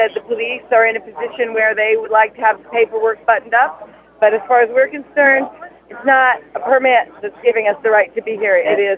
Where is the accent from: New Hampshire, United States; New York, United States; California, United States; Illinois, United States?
New York, United States; New York City; I'm from New York City.